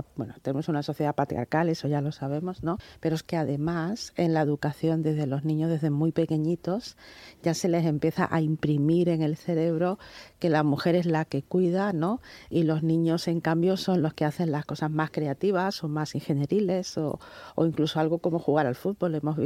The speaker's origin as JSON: {"language": "Spanish", "town": "Cádiz", "region": "Andalusia", "country": "Spain", "said": "Yo soy de Cádiz y estudié en un colegio de monjas, donde en aquel momento pues solo éramos niñas"}